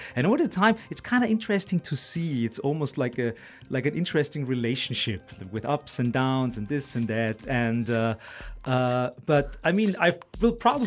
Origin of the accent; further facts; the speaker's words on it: Stockerau, Lower Austria, Austria; So I grew up in Stockerau, like Wiener Speckgürtel.